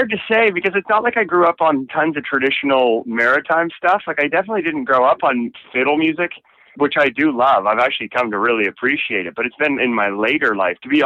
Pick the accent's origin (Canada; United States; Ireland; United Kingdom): Canada; Fredericton, New Brunswick; My family's from here. You know what I mean? I grew up in Fredericton. My parents grew up in Fredericton.